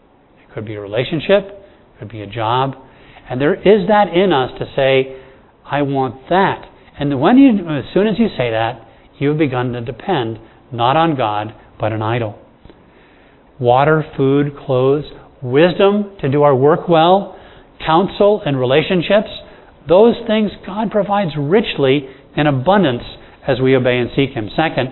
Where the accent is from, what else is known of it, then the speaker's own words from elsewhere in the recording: Bahamas; Now, I grew up in the Bahamas, and to me, life in the Bahamas, that sounds good.